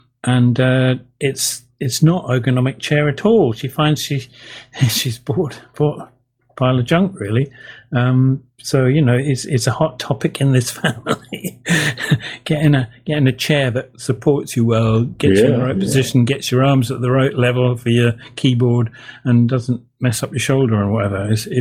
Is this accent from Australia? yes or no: no; England, United Kingdom; I get laughed at for being an Englishman trying to speak Scots.